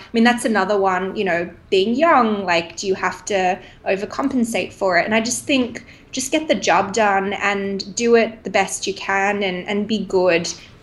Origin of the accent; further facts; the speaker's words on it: Sydney, New South Wales, Australia; moved away; Australia is a beautiful life. I'm born and raised in Sydney and it's very, very comfortable